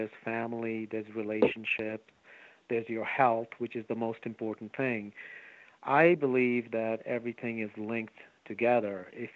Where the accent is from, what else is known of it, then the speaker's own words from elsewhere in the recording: Bangladesh; now in United States; Okay, I'm originally from Bangladesh, so I'm first generation American. I did come over. My parents were diplomats, so we traveled all over the world.